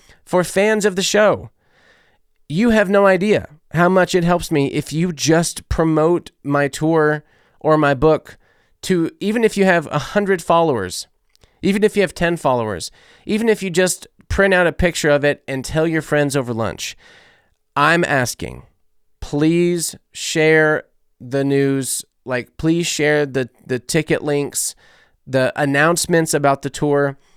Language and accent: English; United States; I love it. I'm American through and through.